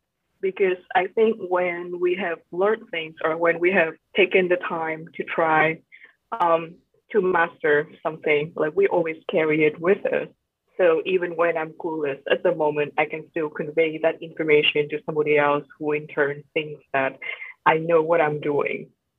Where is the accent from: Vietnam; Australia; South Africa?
Vietnam; English is a second language; now in United States; I grew up in Vietnam.